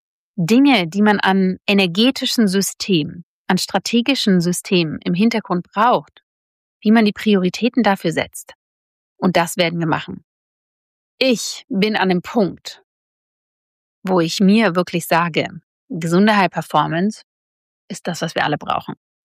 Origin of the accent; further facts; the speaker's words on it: Bavaria, Germany; ich bin ja in Bayern aufgewachsen